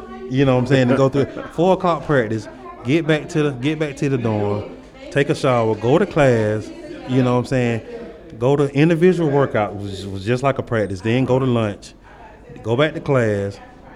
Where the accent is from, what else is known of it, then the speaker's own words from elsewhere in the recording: Waycross, Georgia, United States; Right, man. I'm from Waycross, Georgia, man. And that's what it means to play for the Ware County Gators, man.